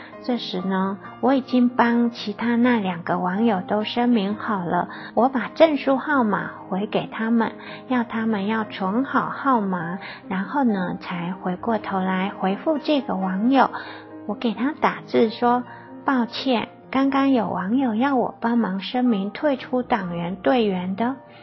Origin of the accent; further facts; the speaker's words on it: China; 而且呢，它是欺压我们中国人民的